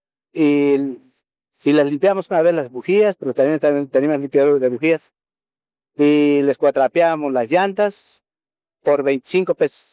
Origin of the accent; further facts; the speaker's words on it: Guerrero, Mexico; yo soy del estado de Guerrero, pero tengo unos familiares aquí en Morelos que siembran.